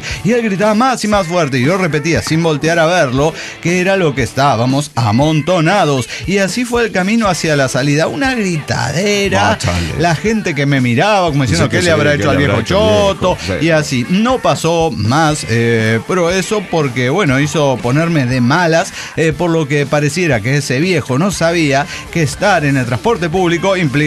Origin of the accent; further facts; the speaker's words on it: Orocovis, Puerto Rico; Mi pueblo, Orocovis, queda en el mismo centro de la isla de Puerto Rico.